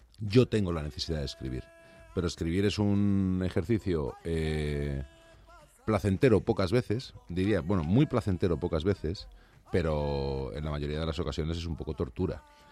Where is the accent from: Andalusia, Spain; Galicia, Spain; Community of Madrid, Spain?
Community of Madrid, Spain; Madrid; yo soy madrileño.